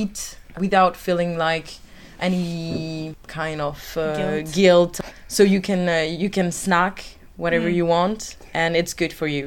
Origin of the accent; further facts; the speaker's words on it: Paris, Île-de-France, France; No, we're from Paris initially.